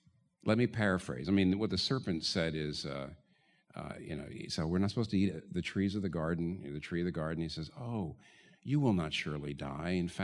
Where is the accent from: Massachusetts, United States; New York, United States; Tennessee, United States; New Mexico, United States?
New York, United States; I'm a New Yorker.